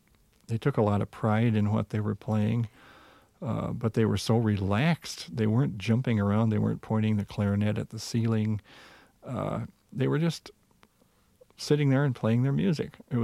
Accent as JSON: {"language": "English", "region": "Minnesota", "country": "United States", "accent": "Minnesota", "said": "because I know that I have a Minnesota accent"}